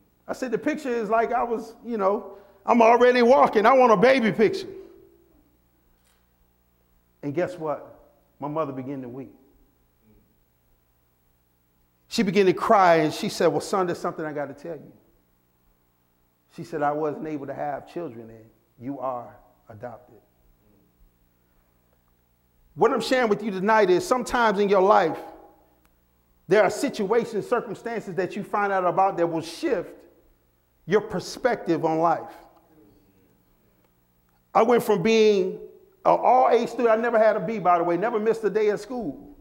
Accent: Rochester, New York, United States; A little bit about myself. I grew up in Rochester, New York.

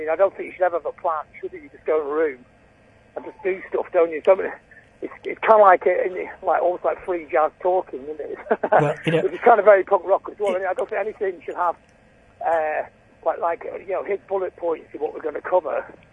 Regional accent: Blackpool, North West England, United Kingdom; We were inspired in the north of England. I was growing up in Blackpool by … when that … came out in January 77.

